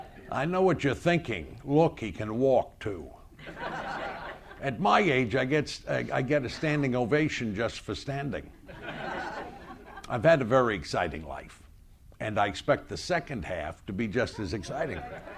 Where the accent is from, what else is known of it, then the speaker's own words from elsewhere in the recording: Phoenix, Arizona, United States; I was born in the late 50s. I grew up in Phoenix, Arizona, and my sister was married and living in Las Vegas when I was growing up in the 60s.